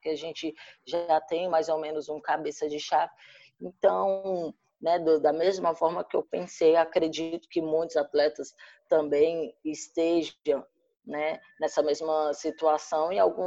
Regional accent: Brasília, Federal District, Brazil; eu que também vim de Brasília, né, lá da Ceilândia

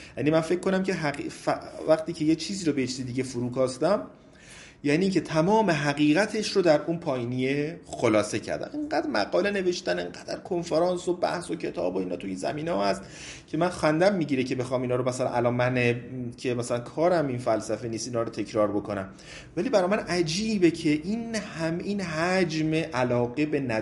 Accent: Iran; خدا رو شکر که ما ایرانی هستیم و غذای قرمه سبزی رو دوست داریم

